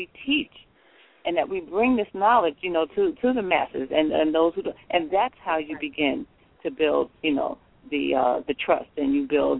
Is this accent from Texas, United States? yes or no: no; Brooklyn, New York, United States; I was born and raised in the Brownsville community in Brooklyn, which I will always feel is my home.